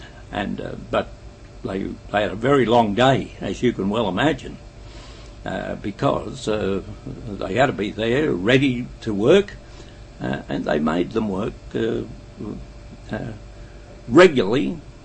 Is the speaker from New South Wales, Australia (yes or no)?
yes; Ralston, New South Wales, Australia; born there; I was born in Ralston, New South Wales in 1919.